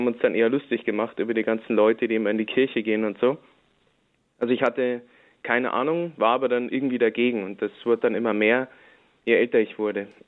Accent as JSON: {"language": "German", "region": "Bavaria", "country": "Germany", "tie": "born or raised there", "said": "Also ich komme aus Bayern, aus der Nähe von Ingolstadt und bin da zwar in einem kleinen Wallfahrtsort aufgewachsen"}